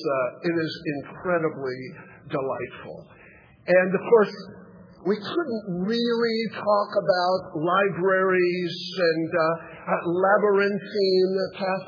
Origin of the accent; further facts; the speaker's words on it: Dallas, Texas, United States; moved away; Welcome to ACCS and welcome to Dallas. It's my hometown. I don't live here any longer.